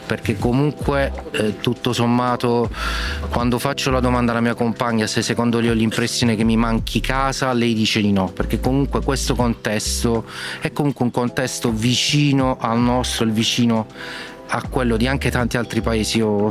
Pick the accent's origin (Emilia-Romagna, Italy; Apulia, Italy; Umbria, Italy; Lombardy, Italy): Apulia, Italy; now in Ljubljana, Slovenia; la scelta era se trasferirci insieme nella mia regione d'origine, io sono pugliese, oppure venire qui in Slovenia.